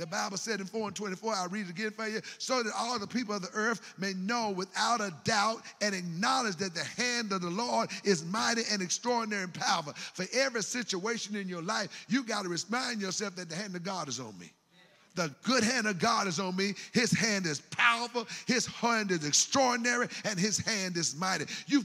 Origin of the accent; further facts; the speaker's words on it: Greensboro, North Carolina, United States; I grew up in Southside Greensboro, one of, at that time, kind of a troubled, challenging area.